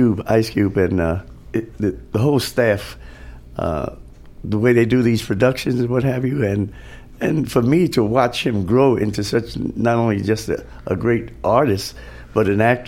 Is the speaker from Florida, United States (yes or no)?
no; Chicago, Illinois, United States; also born or lived in Bronx, New York; No, well, actually, I was born in New York, in the Bronx, but I got to Chicago at a younger age. My brother became my guardian when I was starting seventh grade.